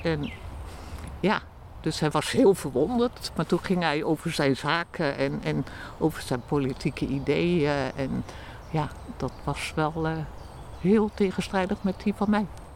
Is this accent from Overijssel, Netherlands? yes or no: yes; Overijssel, Netherlands; Ik kom zelf uit Overijssel, waar de noberschap natuurlijk heel erg is.